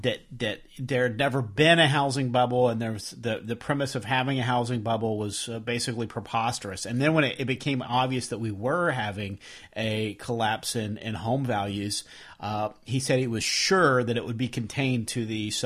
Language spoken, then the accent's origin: English; Kentucky, United States; I'm originally from Kentucky, and their Senate race had no good choices.